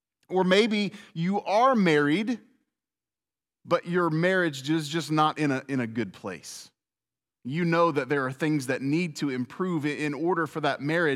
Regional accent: Charlotte, North Carolina, United States; also born or lived in Dayton, Ohio; I often tell people I spent my childhood in Dayton, Ohio, but I feel like I grew up in Charlotte.

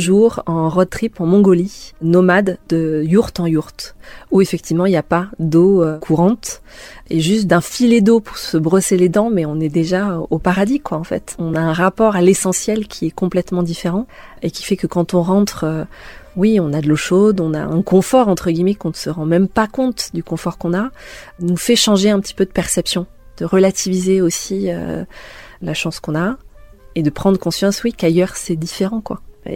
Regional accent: Bordeaux, Nouvelle-Aquitaine, France; now in Louhossoa, France; je suis originaire de Bordeaux mais je vis à Louhoussoa.

